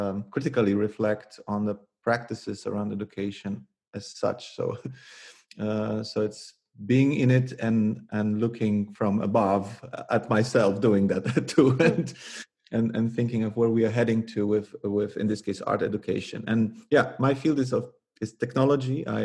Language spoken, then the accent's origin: English; Poland; English is a second language; now in Netherlands; I come from Poland, but I live half of my life in the Netherlands, where I studied and where I work until this day.